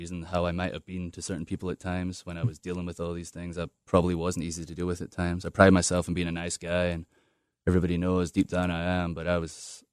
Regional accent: United States; Yeah, I grew up in WWE. I grew up in America and, you know, saw them almost like parent figures, which, right, hurts as well.

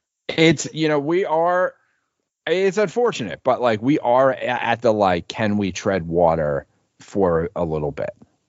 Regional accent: Bronx, New York, United States; Yeah, there was a little bit like in high school because I grew up in the Bronx

